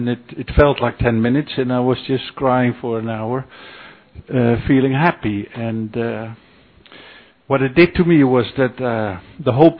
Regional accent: Amsterdam, North Holland, Netherlands; English is a second language; from Holland, Amsterdam.

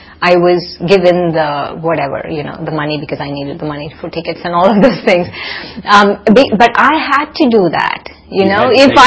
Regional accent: India; But also because I'm from India

